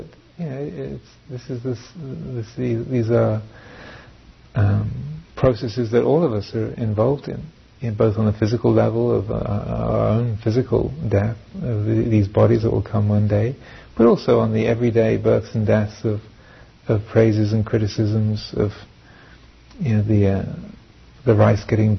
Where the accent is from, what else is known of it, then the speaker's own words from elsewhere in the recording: England, United Kingdom; now in Redwood Valley, United States; I am a man, I am an English person, I live here in Redwood Valley